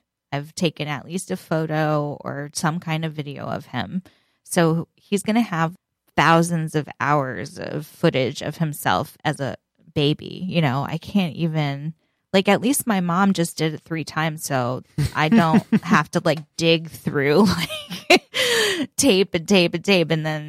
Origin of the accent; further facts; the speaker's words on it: New England, United States; I'm from New England, yes.